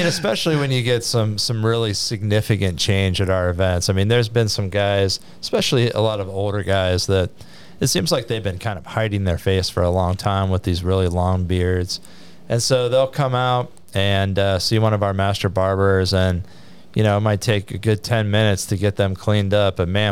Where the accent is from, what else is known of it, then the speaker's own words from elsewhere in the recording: Cleveland, Ohio, United States; Of course, I'm from Cleveland, so that was a big moment in 2016.